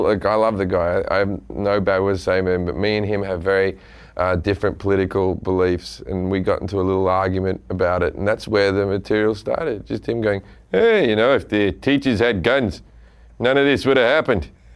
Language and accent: English; Australia; I think coming at it as an Australian gave me a little bit more levity in the whole thing, because I grew up in a gun-free society.